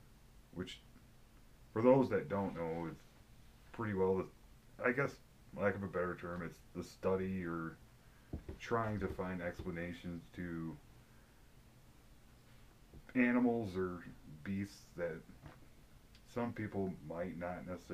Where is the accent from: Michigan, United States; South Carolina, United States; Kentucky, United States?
Michigan, United States; now in Nebraska, United States; Yep, I'm from the city originally, and then I was probably 11. We moved to a very rural area in Michigan, but.